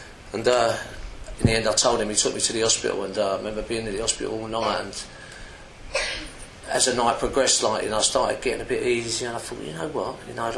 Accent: Camberwell, London, United Kingdom; I'm from South East London, Camberwell, yeah.

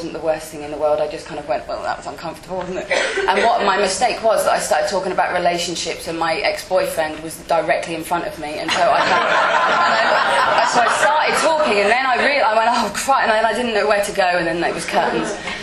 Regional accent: Weymouth, South West England, United Kingdom; I'm from Weymouth in Dorset. It's a little seaside town. And I moved away.

